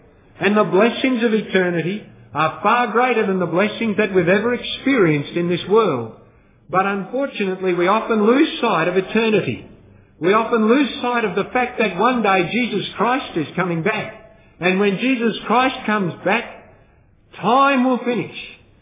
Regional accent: Melbourne, Victoria, Australia; I grew up in Melbourne

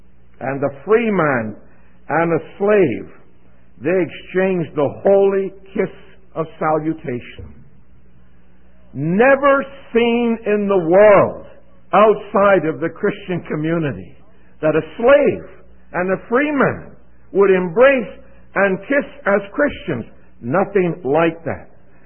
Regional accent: Vancouver, British Columbia, Canada; I was brought up in Vancouver, Canada.

